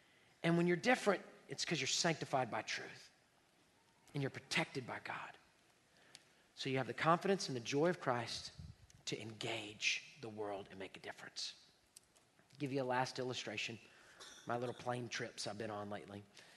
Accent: Houston, Texas, United States; I'm from Southwest Houston. I grew up in Alien.

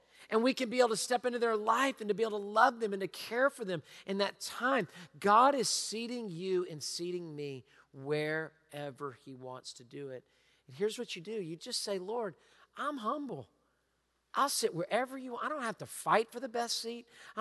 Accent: Texas, United States; No, sir, I'm from Texas.

